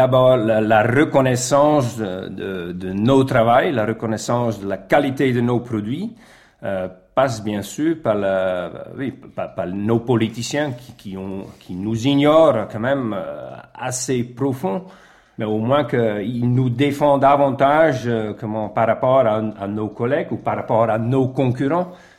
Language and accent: French; Netherlands; now in France; éleveur laitier à Mauriac, à Skaouet. Depuis 22 ans, je suis d'origine des Pays-Bas.